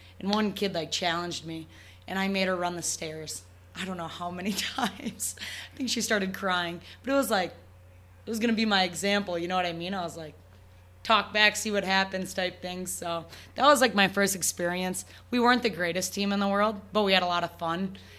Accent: South Wayne, Wisconsin, United States; But I'm from South Wayne, Wisconsin. That's just not a thing.

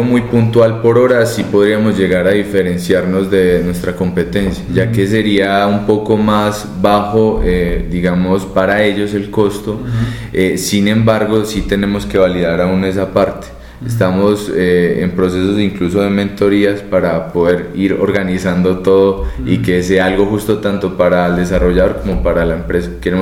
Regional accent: Cartago, Valle del Cauca, Colombia; Empezamos principalmente en Pereira, donde nosotros somos, realmente somos de Cartago, cerca de Pereira

